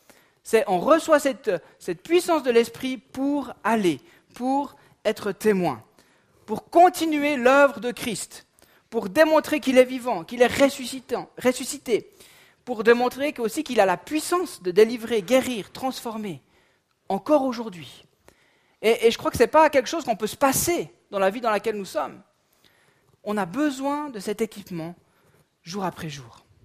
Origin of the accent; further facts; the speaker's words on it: Vaud, Switzerland; en tant que bon Suisse et bon Vaudois, on est un peu tous à la même, non ?